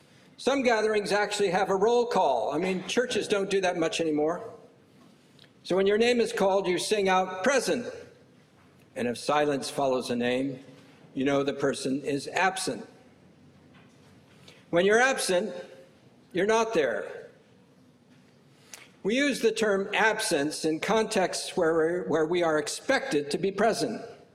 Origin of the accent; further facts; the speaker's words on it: Vermont, United States; I come from Vermont. It's different up there.